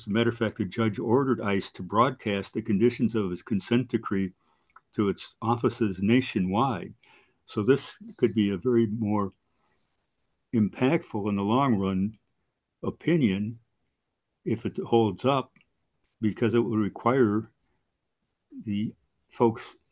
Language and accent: English; Joliet, Illinois, United States; These troops suddenly show up in Elwood, Illinois, which is a little bit south of Joliet, which is my hometown.